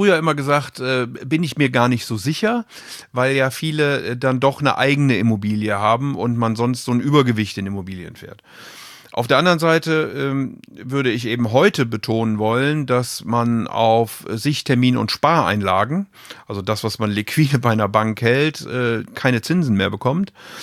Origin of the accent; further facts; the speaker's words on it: Rhineland, Germany; da, wo ich herkomme, nämlich im Rheinland.